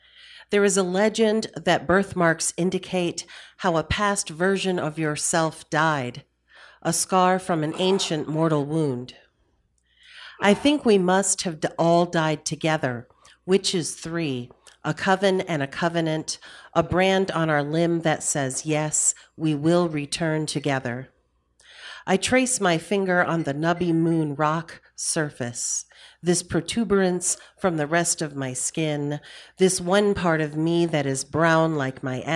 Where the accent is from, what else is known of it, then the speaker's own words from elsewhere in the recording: Detroit, Michigan, United States; lately about heritage, namely my Venezuelan heritage, being half Hispanic, half white, and also about growing up in Detroit.